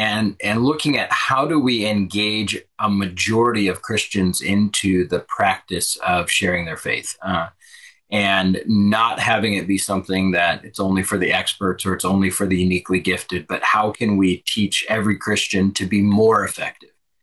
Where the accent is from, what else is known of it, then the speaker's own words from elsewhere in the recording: Nebraska, United States; moved away as an adult; now in North Carolina, United States; we moved from Nebraska, where we were both raised, born and raised, and we moved out here to go to seminary.